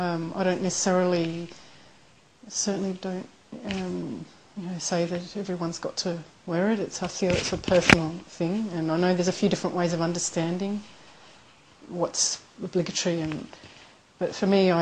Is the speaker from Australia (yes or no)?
yes; Australia; So I don't see any conflict between being an Australian and being a Muslim person.